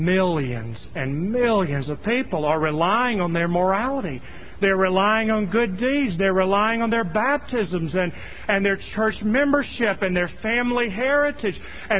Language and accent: English; Southern United States, United States; as one Southerner to other Southerners